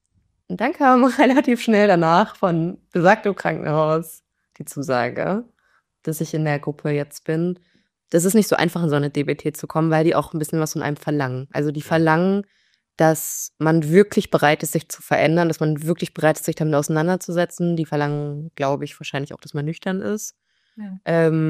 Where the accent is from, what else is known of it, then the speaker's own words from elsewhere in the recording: Hamburg, Germany; ich komme ja auch aus Hamburg